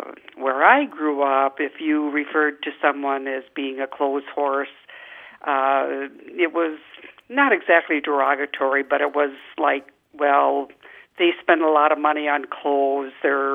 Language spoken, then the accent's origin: English; Fort Atkinson, Wisconsin, United States; I'm from Fort Atkinson, Wisconsin.